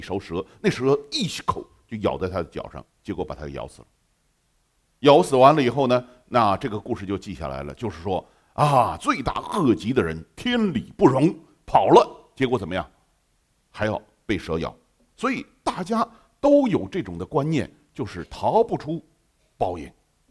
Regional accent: northern China, China; 我是北方人，很少看到蛇，

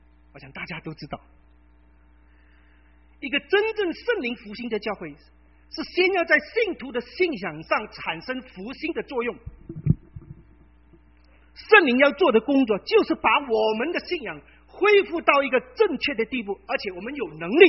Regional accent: China; 也许我们中国人读了这句话不会扎心

